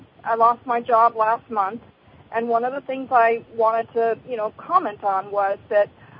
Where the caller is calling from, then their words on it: Long Beach, California, United States; I'm calling from Southern California.